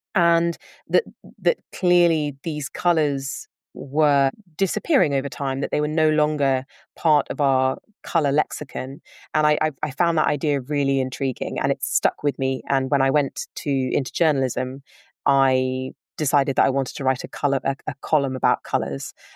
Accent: London, United Kingdom; And so I grew up in London and I went to day school.

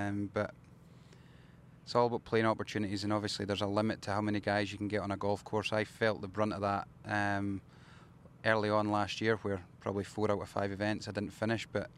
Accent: Scotland, United Kingdom; but being Scottish and it being my home open, it's always been the one.

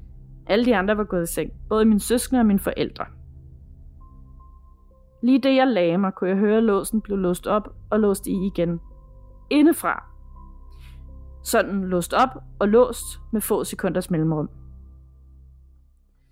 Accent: Herlev, Capital Region of Denmark, Denmark; Jeg er fra Herlev

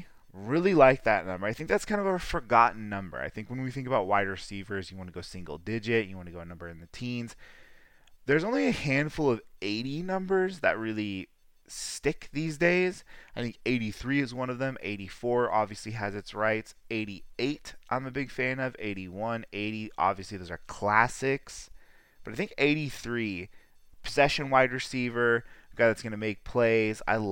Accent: California, United States; I'm from Sonoma County, so we have horse racing here during the summertime at the fair.

